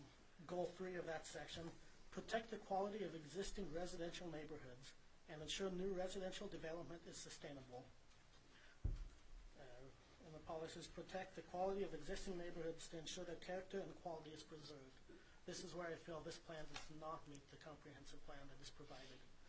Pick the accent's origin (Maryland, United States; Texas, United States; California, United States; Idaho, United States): Idaho, United States; Kuna; I was born and raised here in Kuna. Grew up here. Was always proud to call Kuna my home.